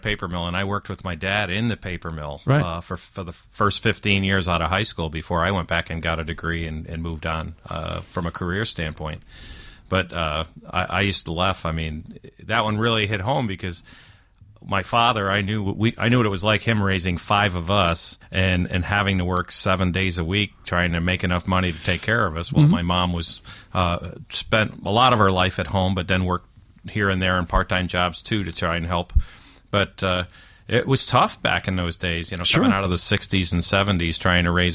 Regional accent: Poestenkill, New York, United States; I grew up in the great booming metropolis of Postenkill, New York. and growing up in Postenkill, right next to my mom and dad's house that they moved to when I was 7 years old

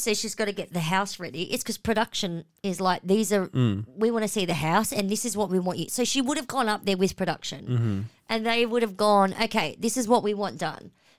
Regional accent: Australia; She gave your son an Aussie name, which as an Aussie, that's a bad name.

